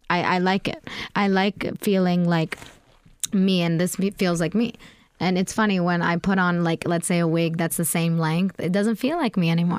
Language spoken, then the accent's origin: English; Virginia, United States; I mean, I grew up in Virginia, and I did not have an easy time in school.